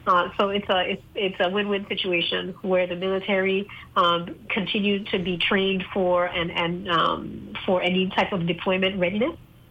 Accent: St. Thomas, U.S. Virgin Islands; Born and raised in St. Thomas, product of CBI graduates, and I, went to public schools, went to Howard University

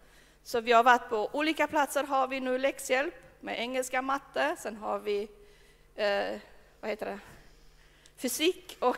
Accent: Sweden; born there; Att jag är född i Sverige, det har mig bara på.

